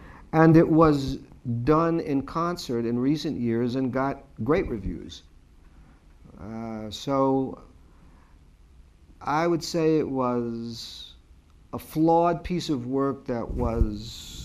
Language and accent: English; New York, United States; It was based on a true story that had an impact on me growing up in New York.